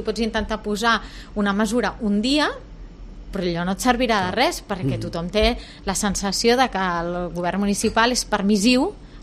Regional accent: Barcelona, Catalonia, Spain; els que som de Barcelona.

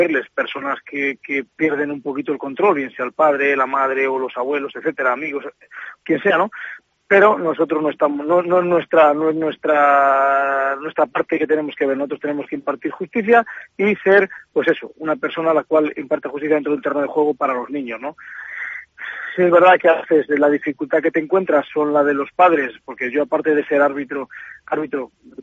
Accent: Valladolid, Castile and León, Spain; y bueno, pues espero que el Valladolid realice un buen partido y todos sean éxitos, para el equipo arbitral y para el equipo de mi ciudad.

